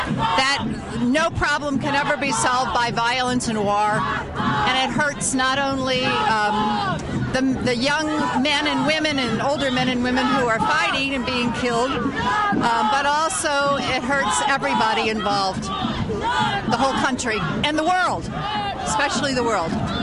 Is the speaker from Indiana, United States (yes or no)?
no; Baden, Pennsylvania, United States; I'm from Baden, Sisters of St. Joseph.